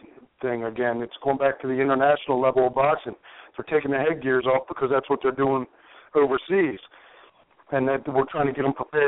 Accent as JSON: {"language": "English", "country": "United States", "said": "I mean, of course, I'm from the United States."}